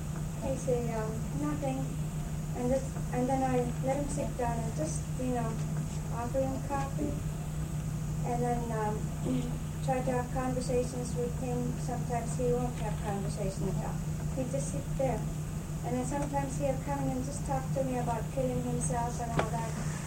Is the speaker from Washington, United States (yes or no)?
no; Alaknak, Alaska, United States; from Alaknak.